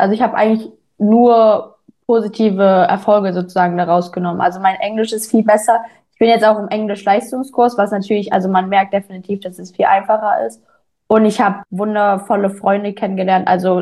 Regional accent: Leipzig, Saxony, Germany; 17 Jahre alt und ich komme aus Leipzig.

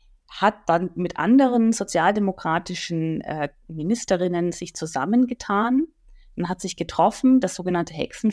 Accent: Nuremberg, Bavaria, Germany; born there; Renate Schmidt, die ja auch aus meiner Geburtsstadt Nürnberg kommt

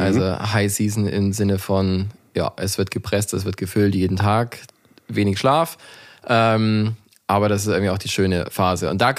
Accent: Bavaria, Germany; Also ich komme aus Franken, aus der Nähe von Nürnberg. Weinbau bzw. Biergebiet.

